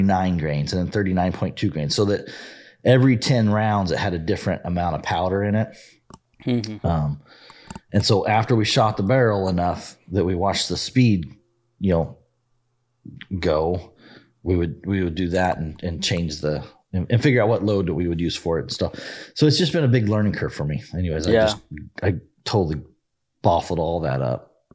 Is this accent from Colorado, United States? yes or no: yes; Colorado, United States; But I grew up in Colorado and doing a lot of shooting and stuff like that with 22s and shotguns